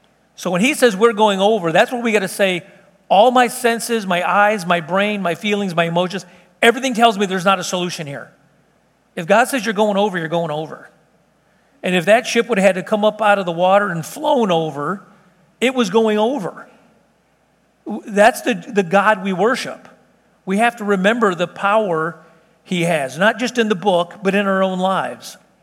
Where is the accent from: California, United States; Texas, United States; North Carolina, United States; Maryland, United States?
Texas, United States; I go all over the world. People, where are you from? Texas. United States? I always like to say, well, currently.